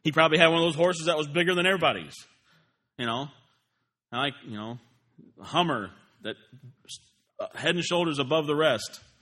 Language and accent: English; United States; born there; I'm glad I was born in America. I'm glad I'm American.